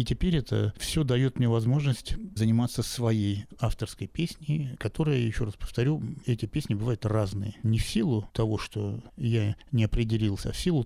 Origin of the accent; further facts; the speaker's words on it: Saint Petersburg, Russia; потому как истинный петербуржец, я уже говорил, это пространство, это вода, это воздух, небо, камень.